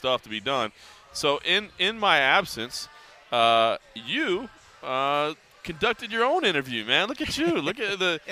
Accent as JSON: {"language": "English", "region": "Texas", "country": "United States", "tie": "born or raised there", "said": "I just thought I guess growing up in Texas, I think of, like, the flat plains, and then there's Mexico right below you in Texas."}